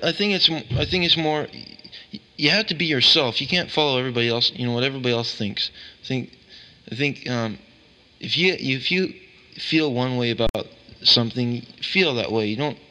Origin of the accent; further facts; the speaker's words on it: United States; Like, you know, I'm proud of being an American, and when I, you know, when we sing the National Anthem, I sing it with a lot of pride.